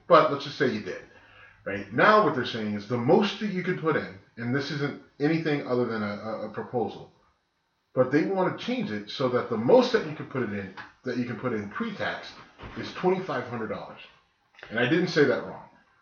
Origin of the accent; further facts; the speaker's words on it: Youngstown, Ohio, United States; Right. I'm from Youngstown, same thing.